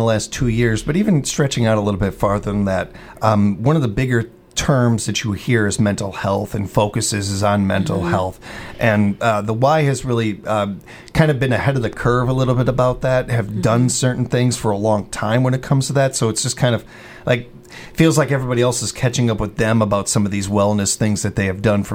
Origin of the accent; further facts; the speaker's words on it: Midwest, United States; I mean, that's how we were raised here in the Midwest. It's who we are.